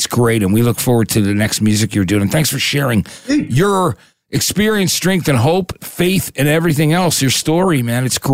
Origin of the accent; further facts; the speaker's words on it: New Jersey, United States; also born or lived in Athens, Georgia; even though I was raised in Jersey, I was born in Athens, Georgia. So I was born in the South.